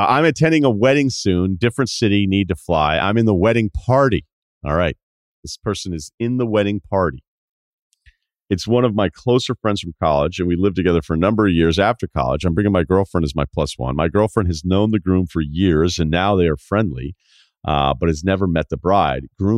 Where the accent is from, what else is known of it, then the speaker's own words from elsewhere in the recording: West Hartford, Connecticut, United States; born and raised in the West Hartford area